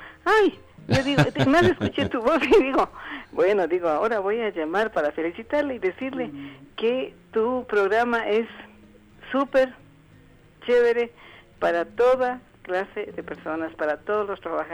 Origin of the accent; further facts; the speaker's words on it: Riobamba, Chimborazo, Ecuador; moved away; Ya, yo como vivía, digamos, como yo soy de Riobamba, vivía en Riobamba.